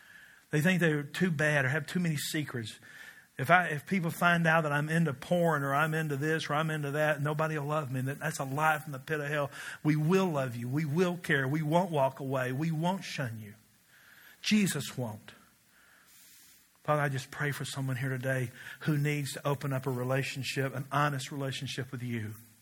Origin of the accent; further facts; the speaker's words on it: Kentucky, United States; Now, I'm from Kentucky where anything is possible.